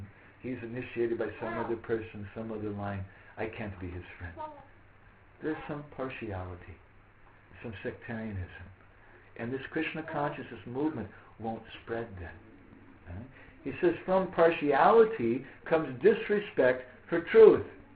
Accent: United States; born there; moved away; but I was born in America. Please forgive me for that. I didn't vote for George Bush, so. Not so bad. And we left that place.

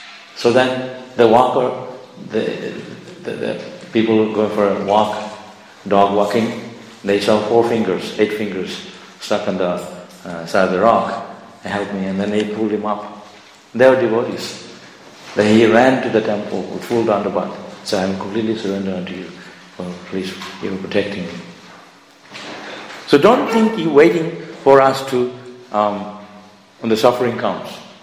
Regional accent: Mayapur, West Bengal, India; English is a second language; In Mayapur, I grew up in Mayapur, you know, there are rainy season

